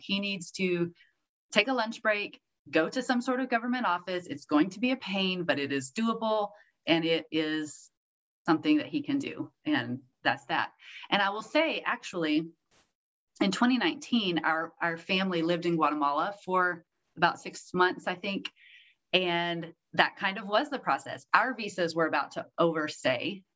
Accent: the South, United States; now in Los Angeles, United States; I knew a couple of people just through church and life and stuff growing up in the South.

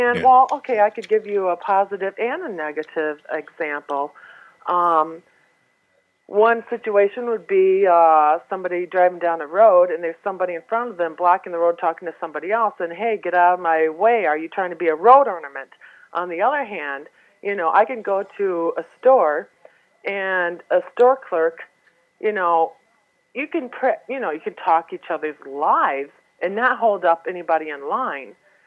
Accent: Michigan, United States; also born or lived in England; now in Boston, United States; Yeah, I'm originally from Michigan. I was living in England for a while.

